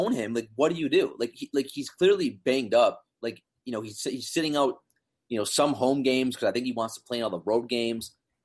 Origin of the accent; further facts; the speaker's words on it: Wisconsin, United States; he's from my home state. He's from Baraboo, which I've never heard of. Baraboo, Wisconsin.